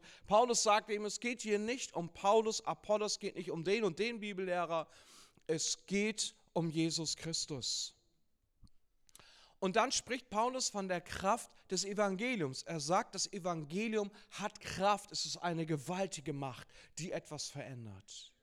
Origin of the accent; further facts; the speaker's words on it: Lower Saxony, Germany; bin ich auch kein Bremer, bin ich auch Niedersachse